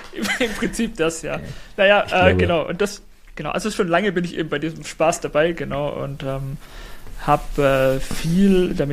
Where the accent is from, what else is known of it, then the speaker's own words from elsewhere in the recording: Baden-Württemberg, Germany; Also ich bin 39 Jahre alt. Ich wohne hier im schönen Heilbronner Land im Süden Deutschlands. Bin Schwabe